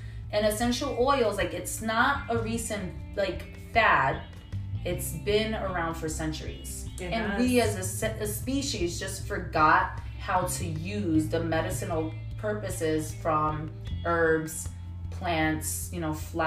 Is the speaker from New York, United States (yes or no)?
yes; New York City, New York, United States; moved away as an adult; now in Connecticut, United States; So I'm from the Bronx. I'm a New Yorker. I don't live in the Bronx anymore. I still work there, but I live in Connecticut now. After COVID, I moved out.